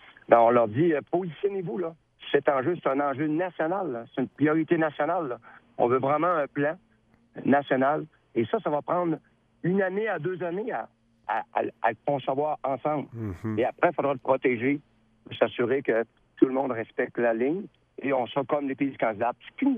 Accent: Quebec, Canada; Chez nous, au Saguenay, ça a commencé le 4 novembre, ça s'est terminé le 4 avril. 6 mois de neige.

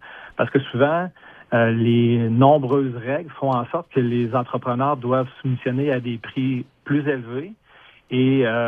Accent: Saint-Apollinaire, Quebec, Canada; je suis natif de Saint-Apollinaire, je connais bien le terrain

